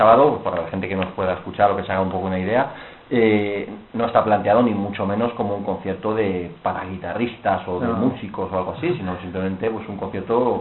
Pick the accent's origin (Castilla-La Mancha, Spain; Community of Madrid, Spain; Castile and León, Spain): Community of Madrid, Spain; Madrid; Yo también soy de Barrio del Pilar